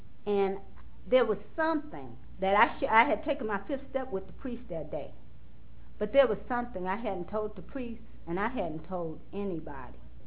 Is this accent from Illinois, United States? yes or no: yes; Chicago, Illinois, United States; She was from Gary, Indiana, and I was from Chicago.